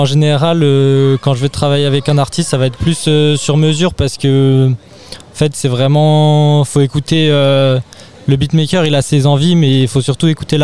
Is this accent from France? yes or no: yes; Grenoble, Auvergne-Rhône-Alpes, France; il a vu après que je venais de Grenoble